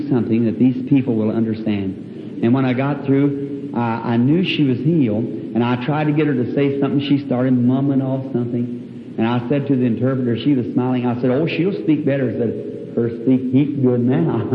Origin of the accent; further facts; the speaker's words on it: United States; Now, I think if there's one thing that this nation has done, I'm an American, God knows that.